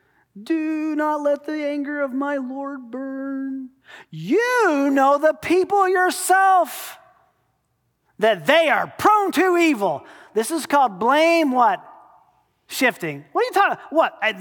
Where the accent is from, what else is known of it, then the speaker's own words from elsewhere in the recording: Tennessee, United States; I grew up in Tennessee, and where I grew up, there were lots of fields around.